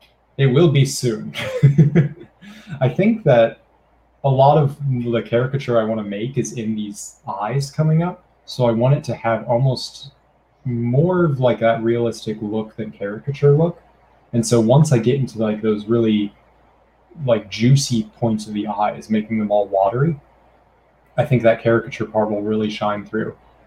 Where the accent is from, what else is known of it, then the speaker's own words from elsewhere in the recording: Arizona, United States; Yeah, well, I grew up in Arizona, so I didn't really know what a beach was.